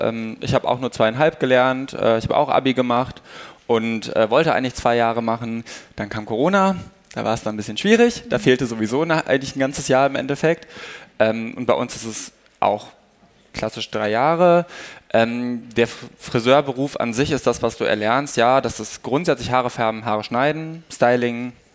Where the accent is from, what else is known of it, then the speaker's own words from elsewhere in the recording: North Rhine-Westphalia, Germany; now in Berlin, Germany; Also in NRW, wo ich herkomme, ist es mehr. Ich bin aber hier nach Berlin gezogen, habe dann hier die Ausbildung gemacht.